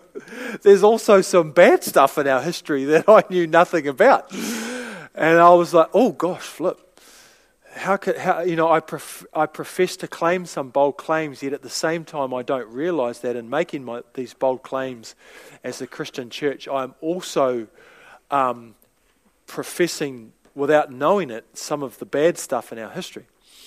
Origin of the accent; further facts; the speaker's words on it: Palmerston North, Manawatū-Whanganui, New Zealand; born there; also born or lived in Feilding / South Island; I was born in Palmerston North, right? Started going to church at Ashurst Anglican Church over there, and then shifted to Fielding, and then down to South Island.